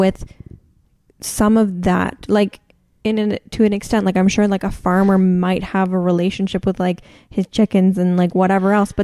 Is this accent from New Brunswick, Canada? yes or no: yes; New Brunswick, Canada; also born or lived in Halifax, Nova Scotia; Well, I'm from the East Coast. I'm from New Brunswick. I went to university in Halifax, Nova Scotia. I lived there for 5 years.